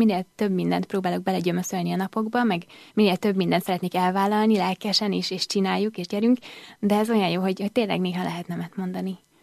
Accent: Pécs, Baranya, Hungary; born there; Hát az a szülővárosom

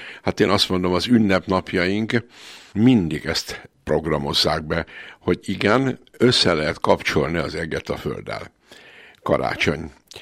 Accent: Kunszentmiklós, Bács-Kiskun, Hungary; born there; Én Kunszent Miklósi gyerek vagyok, tehát a Kiskunság fővárosában születtem

